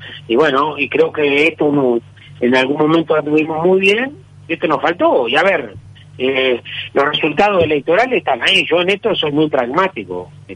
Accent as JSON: {"language": "Spanish", "region": "Cerro Largo", "country": "Uruguay", "said": "No, sí, yo soy de Cerro Largo, pero quiero decir..."}